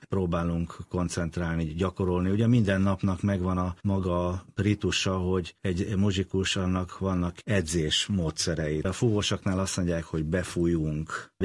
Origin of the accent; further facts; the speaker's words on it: Csolnok, Komárom-Esztergom, Hungary; abban a kis faluban, ahol én születtem, vagy ahol én éltem, Csolnoknak nevezik, ott nagyon nagy hagyománya volt a zenélésnek